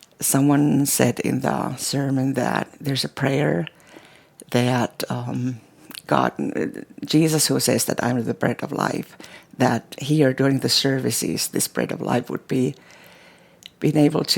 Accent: Finland; English is a second language; I come from Finland.

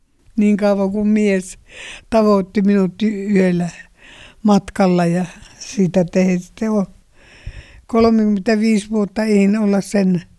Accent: Suolahti, Central Finland, Finland; born there; Minä synnyin Suolahdissa, se oli Korkeakosken tien varressa talo, jossa meidän olivat sitten vuokralaisena. Ja minä synnyin siellä.

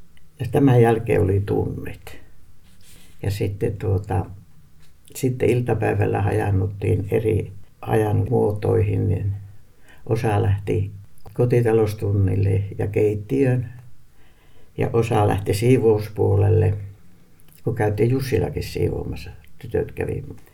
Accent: Reisjärvi, North Ostrobothnia, Finland; Reisjärveltä

